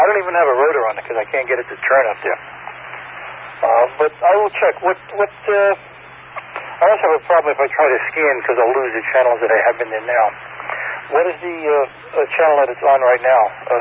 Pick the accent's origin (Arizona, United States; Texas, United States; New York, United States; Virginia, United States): New York, United States; my basic reason for getting over the TV is I'm originally from New York